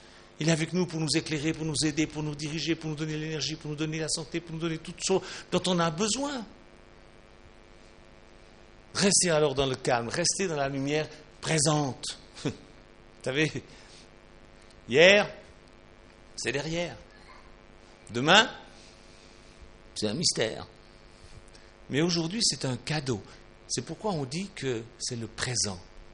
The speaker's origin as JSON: {"language": "French", "country": "Switzerland", "said": "Chez nous, en Suisse"}